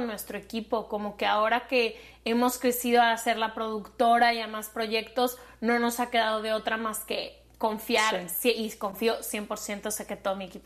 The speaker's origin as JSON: {"language": "Spanish", "country": "Mexico", "said": "Le dije, ay, soy de México."}